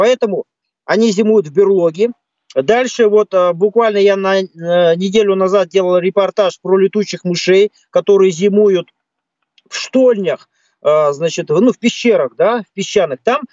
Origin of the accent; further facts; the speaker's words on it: Ural, Russia; Но мое детство на Урале прошло, и у нас температура опускалась до минус 35, иногда до минус 40.